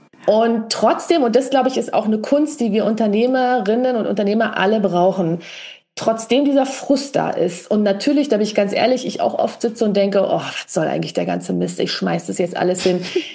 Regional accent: Berlin, Germany; wir sind ja beide aus Berlin

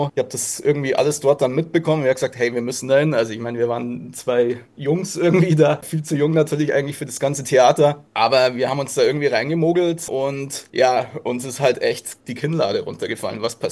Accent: Rosenheim, Bavaria, Germany; born there; mein Dad hatte in den 80ern schon eine Diskothek in Rosenheim, das ist auch mein Geburtsort

